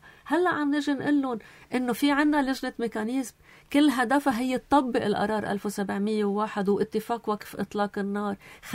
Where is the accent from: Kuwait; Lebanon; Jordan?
Lebanon; نحن كدولة لبنانية